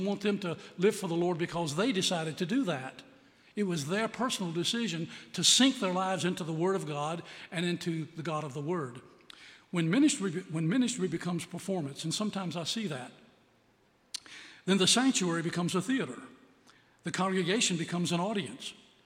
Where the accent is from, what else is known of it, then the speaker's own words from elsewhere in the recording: Lynchburg, Virginia, United States; I was born and raised up in Lynchburg, but don't let an old bus kid from Lynchburg be more excited about Buffalo Ridge than you are.